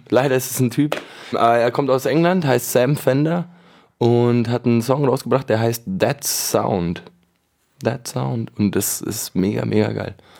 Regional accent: Munich, Bavaria, Germany; Boah, was ist München für mich? Ja, meine Heimat auf jeden Fall, wo ich immer wieder zurückkehren werde.

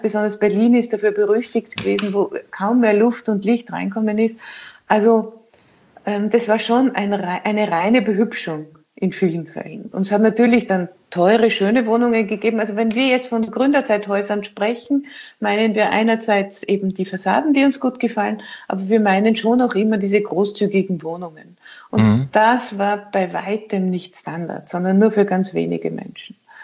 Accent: Austria; bei uns in Österreich

